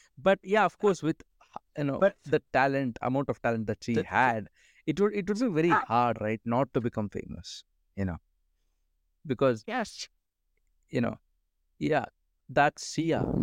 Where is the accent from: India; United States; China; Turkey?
India; It might be because I am an Indian, right? So I have this musical heritage, right?